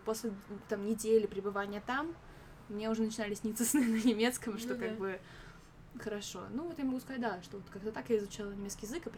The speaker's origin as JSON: {"language": "Russian", "region": "Moscow", "country": "Russia", "tie": "born or raised there", "said": "я родилась здесь, а потом, как бы, мы переехали в Россию, где я, собственно говоря, выросла, в Москве. Где была в немецком детском садике, а после, соответственно, пошла в русскую школу"}